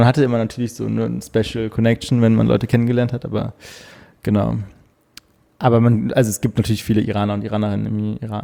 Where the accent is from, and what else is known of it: Cologne, North Rhine-Westphalia, Germany; born or raised there